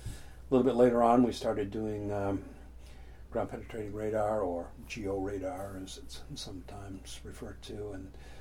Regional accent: Maine, United States; also born or lived in Florida; having been born and raised in Maine, the opportunity to interview for a job back here in Maine was too good to pass up.

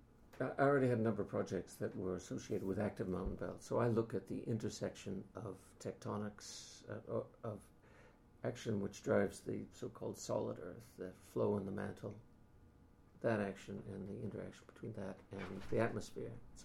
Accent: Maine, United States; also born or lived in New Hampshire / New Zealand; now in Switzerland; I come originally from Maine, and I went to university in New Hampshire, and then after spending a few years out of university, I went to New Zealand

